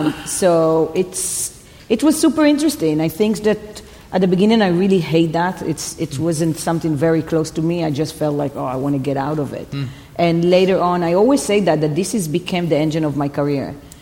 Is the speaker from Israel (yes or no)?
yes; Israel; My I grew up in actually in Nebrak, very close to Tel Aviv